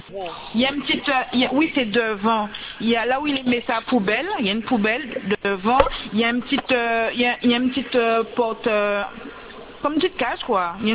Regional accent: Saint-Claude, Guadeloupe; parce que moi je ne suis pas sur place, je suis de Saint-Claude et la maison est au Moule.

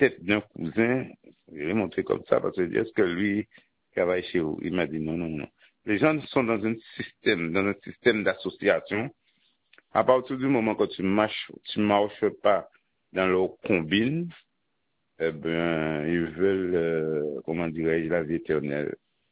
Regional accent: Guadeloupe; nous sommes tous des Antillais, des Guadeloupéens

